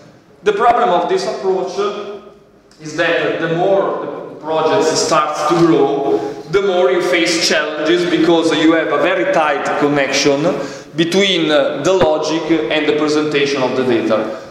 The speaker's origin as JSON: {"language": "English", "country": "Italy", "said": "I work in Microsoft and I'm from Italy."}